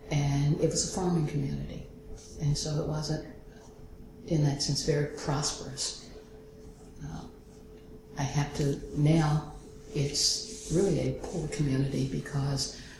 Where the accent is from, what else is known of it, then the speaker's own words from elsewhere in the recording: Troy, United States; Growing up in Troy, which was a little more populated, but the population of the town probably maybe 3,500 people or maybe a little more than that.